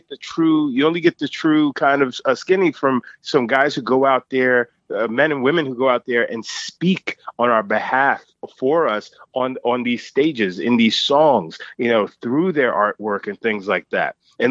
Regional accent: Islandia, New York, United States; I grew up, born and raised in Long Island. You know, spent all of my formidable years out there. Grew up in, well, outside of Central Islip, which is a predominantly black neighborhood.

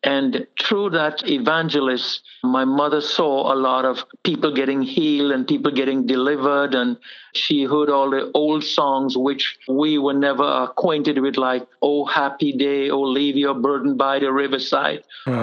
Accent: Trinidad & Tobago; born there; I was born in Trinidad in the West Indies of a family of siblings of 13. With that, we were very staunch Muslim. What I'm saying staunch was very religious Muslims.

